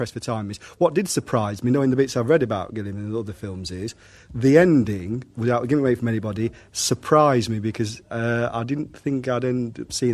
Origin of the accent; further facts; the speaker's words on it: Chesterfield, East Midlands, United Kingdom; Chesterfield in Derbyshire.